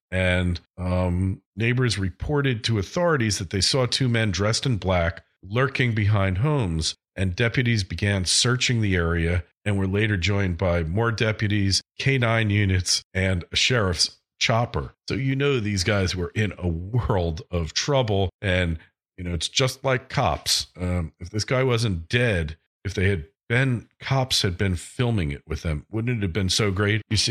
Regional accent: Florida, United States; My home state of Florida, it's trying to become the 46th state to allow open carry.

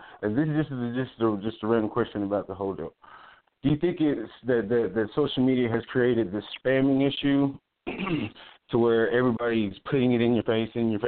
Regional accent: Texas, United States; now in Oklahoma City, United States; I'm originally from Texas, in case y'all didn't know. I do live in Oklahoma City.

